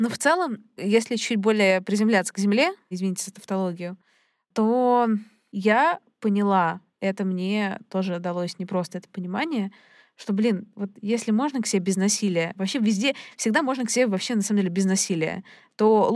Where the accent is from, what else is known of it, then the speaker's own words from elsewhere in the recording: Russia; в России я, с одной стороны, я там, ну, я даже не россиянка уже, да, ну, там, русская, тоже меня русской назвать, ну, условно, да, да, условно я русская.